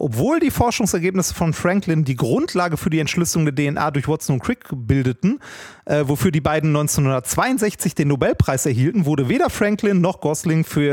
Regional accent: Essen, North Rhine-Westphalia, Germany; Ja, ich komme aus Essen

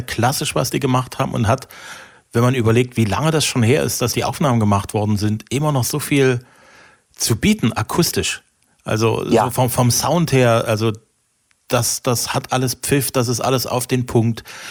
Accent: East Germany, Germany; also ich komme ja aus der Osthälfte des Landes

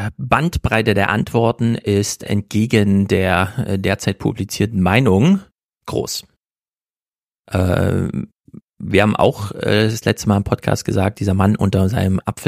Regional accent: Thuringia, Germany; Ich bin Thüringer.

